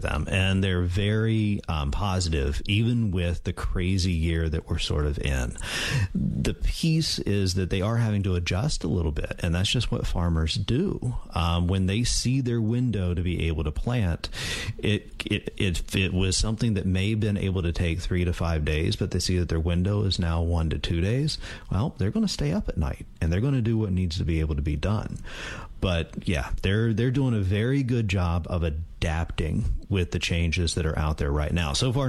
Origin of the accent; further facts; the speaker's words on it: North Carolina, United States; So I came here from North Carolina, and one of the best things that I like to do is take good old-fashioned North Carolina pulled pork